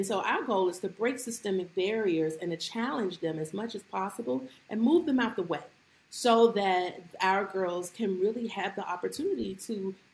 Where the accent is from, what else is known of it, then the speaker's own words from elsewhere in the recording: Washington, District of Columbia, United States; I grew up in Washington, D.C. I grew up actually in a notorious housing project in Washington, D.C. In the 80s during the crack era.